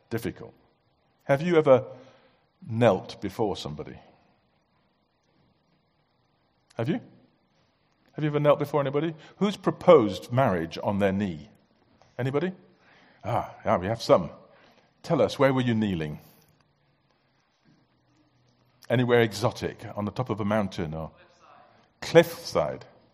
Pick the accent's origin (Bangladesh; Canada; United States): Bangladesh; I grew up in Bangladesh. My father was a medical missionary there.